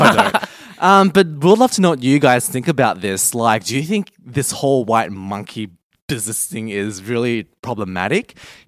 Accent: Australia; we grew up in Australia. We were born here. So for any other white person in Australia, we come from the same background. We both come from the same country.

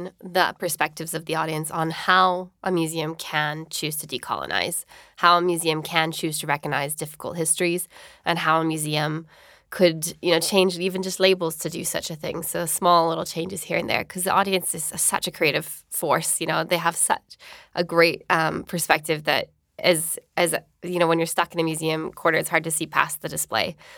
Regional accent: Canada; especially if you come from a former colonized country, as I'm from Canada myself.

